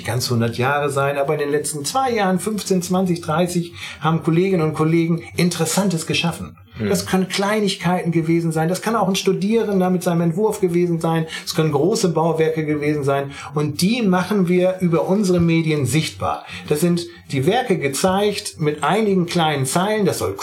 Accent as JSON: {"language": "German", "region": "Northern Germany", "country": "Germany", "said": "Ich bin ja nun als Norddeutscher durchaus ein Fan von Helmut Schmidt"}